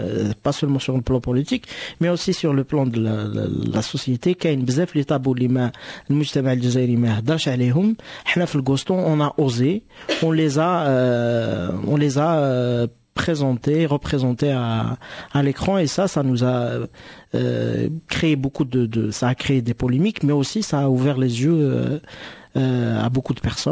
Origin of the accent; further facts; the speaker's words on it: Kabylie, Algeria; Je suis kabyle, je suis amazigh, je suis berbère, je suis africain.